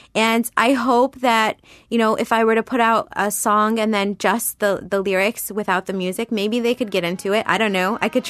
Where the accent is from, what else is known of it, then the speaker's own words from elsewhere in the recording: United States; And for me, especially as an American, part of my freedom isn't choosing to wear whatever whatever the F I want, basically.